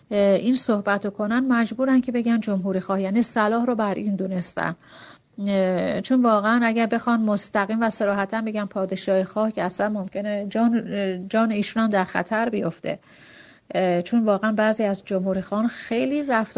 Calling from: Shiraz, Fars, Iran; من از شیراز هستم

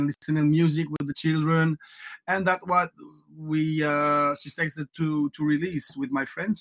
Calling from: Occitania, France; I'm calling from south of France, the real south of France, between Montpellier and Toulouse.

